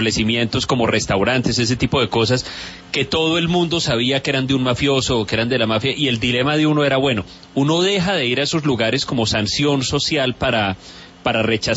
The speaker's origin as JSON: {"language": "Spanish", "town": "Cali", "region": "Valle del Cauca", "country": "Colombia", "tie": "born or raised there", "said": "yo crecí en Cali a finales de los 80, principios de los 90"}